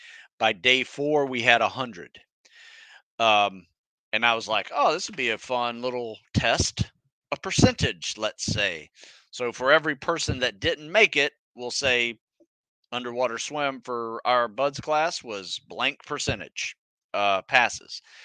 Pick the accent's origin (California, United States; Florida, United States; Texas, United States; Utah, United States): Florida, United States; And I grew up in Florida, so swimming was kind of like what everybody did